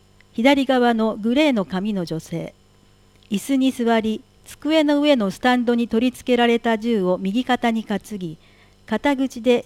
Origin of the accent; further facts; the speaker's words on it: Brazil; Japanese is a second language; 私の母国ブラジルには各地域、北部、北東部、中西部、東南部と南部を象徴する木がありますが